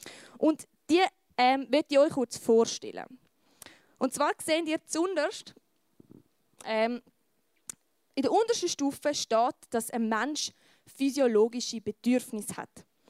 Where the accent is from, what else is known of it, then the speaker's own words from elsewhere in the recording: Switzerland; es ist für mich als Schweizer, glaube ich, recht schwierig